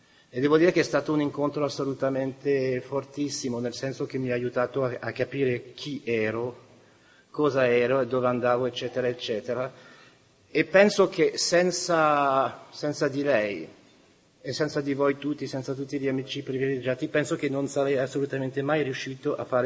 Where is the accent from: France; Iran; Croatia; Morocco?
France; Italian is a second language; essendo francese, un po' del sangue di Robespierre, Rousseau, Voltaire, eccetera, eccetera, c'era nel mio sangue, c'è tuttora.